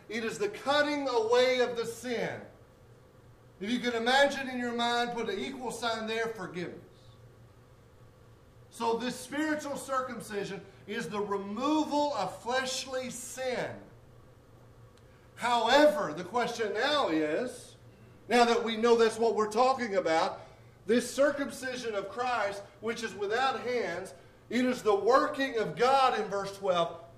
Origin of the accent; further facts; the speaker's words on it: Arkansas, United States; Now, I know you think because I'm from Arkansas, I'm a little slower until DJ start pronouncing all that stuff today.